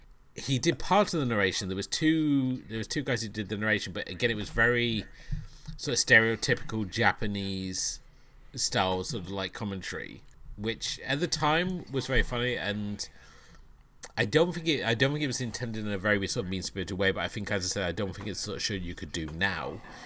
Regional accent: United Kingdom; as I said, as a Brit

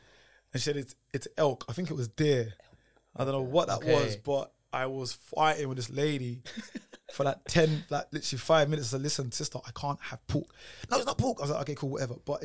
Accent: Newham, London, United Kingdom; I grew up in Newham. Newham's one of the most diverse boroughs in the UK.

